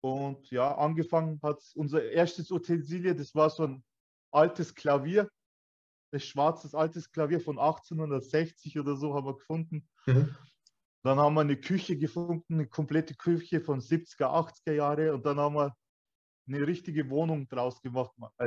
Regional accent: Bavaria, Germany; ich bin ein bayerischer Türk. Ich bin Türke. Also ich bin hier geboren, aufgewachsen. Meine Eltern kamen damals aus der Türkei. Ich bin zweite Generation.

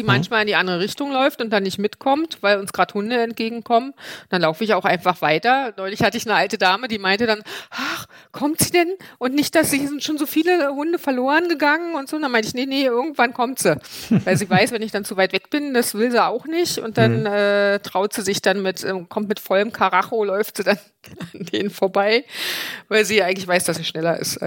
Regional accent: Berlin, Germany; Also als Berliner, die jetzt schon mehrfach den Mauerweg gelaufen ist

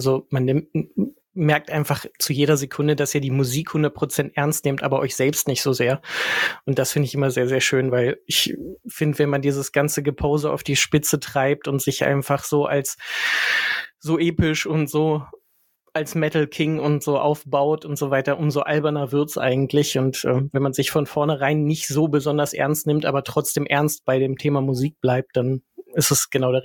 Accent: Lower Saxony, Germany; Ich bin in der Nähe von Göttingen aufgewachsen

